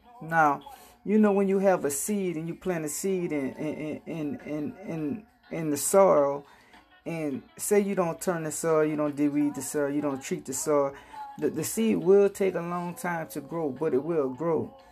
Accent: New Orleans, Louisiana, United States; Now, it's more than what was going on with my hometown team, the Saints, which was a debacle in the Bayou

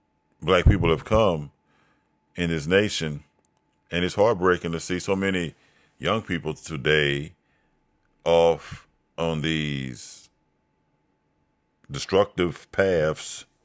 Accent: Mississippi, United States; born there; I'm an American. I was born in America. I was born in Mississippi, and I'm an American.

